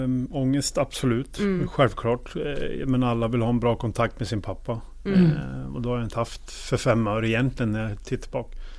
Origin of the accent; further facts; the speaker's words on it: Skellefteå, Västerbotten County, Sweden; 2015 tog jag hjälp då med på ätstörningskliniken hemma i Skellefteå